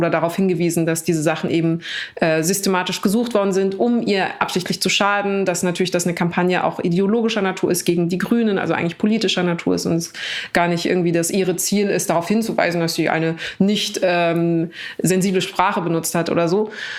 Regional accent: Munich, Bavaria, Germany; also ich bin am Hauptbahnhof groß geworden, so was in München aber nichts bedeutet, um ehrlich zu sein. Aber also, okay, Stadt, aber nicht so schönes Viertel

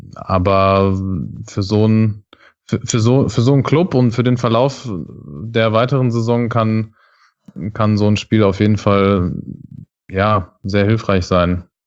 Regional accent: Dortmund, North Rhine-Westphalia, Germany; born there; now in Düsseldorf, Germany; wohne ich ja auch in Düsseldorf als eigentlich gebürtiger Dortmunder jetzt schon seit ein paar Jahren.

